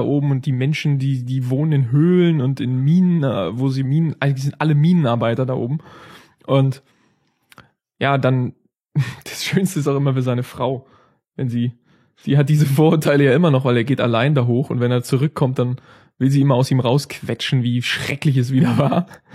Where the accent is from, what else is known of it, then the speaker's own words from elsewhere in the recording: East Germany, Germany; Auch wenn ich jetzt ein Ossi bin, der nur im Westen wohnt